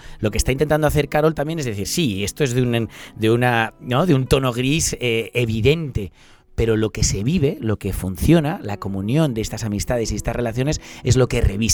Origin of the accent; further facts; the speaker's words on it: Barcelona, Catalonia, Spain; yo del Raval.